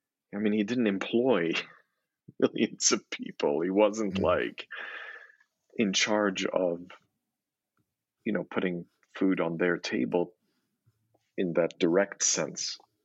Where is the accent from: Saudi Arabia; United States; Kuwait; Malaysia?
Saudi Arabia; And we grew up in Saudi Arabia.